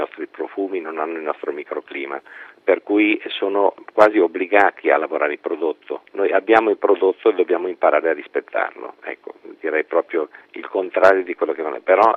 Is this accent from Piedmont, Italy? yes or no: no; Milan, Lombardy, Italy; Io sono milanese, per cui ho vissuto in una città abbastanza internazionale, diciamo, abbastanza cosmopolita